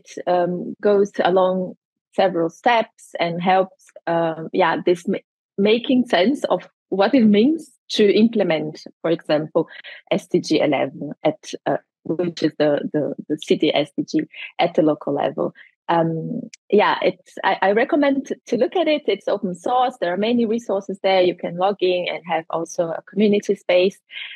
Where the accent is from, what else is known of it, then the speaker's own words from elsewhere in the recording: Brazil; English is a second language; moved away as an adult; now in Germany; Was born and raised in Brazil, but I've been living now for half of my life, so 23 years in Germany.